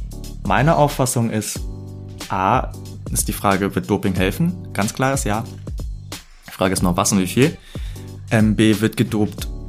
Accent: Mongolia; moved away; Ich bin in der Mongolei geboren, aufgewachsen. Die meisten dort können nicht mal schwimmen

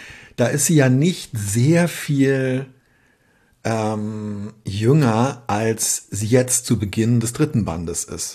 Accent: West Germany, Germany; Das ist für mich irgendwie als Westdeutscher natürlich eins.

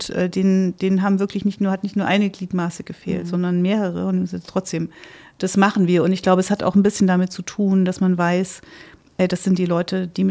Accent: Thuringia, Germany; Also nicht so schön wie meine Heimat Thüringen

